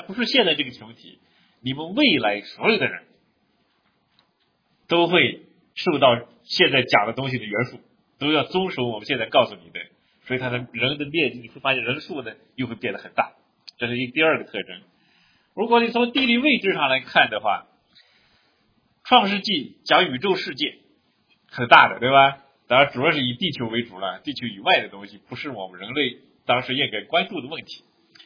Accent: Beijing, China; 有点像我们北京人玩的那个小风葫芦一样的

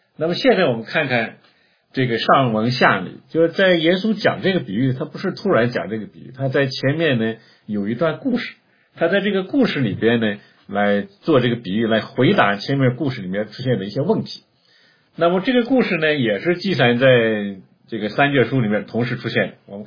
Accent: China; 新酒呢，我们可能中国人不太容易明白这个道理，我们中国人不太自己酿酒喝

